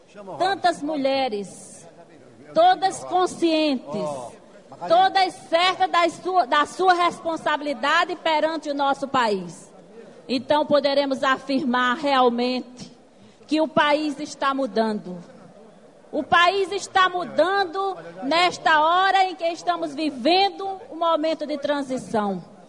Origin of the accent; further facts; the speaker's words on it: Northeast Region, Brazil; Falo como nordestina, vivendo numa região pobre e sofrida